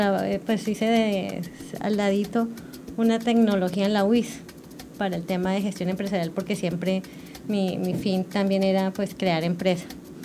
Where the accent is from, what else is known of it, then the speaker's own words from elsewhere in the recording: Santander, Colombia; now in Villavicencio, Colombia; Mi familia, el resto de mi familia se encuentra en la ciudad de Bucaramanga. Entonces, soy santandereana, tengo 37 años, estoy acá en la ciudad de Villavicencio, pues en el Llano hace 5 años.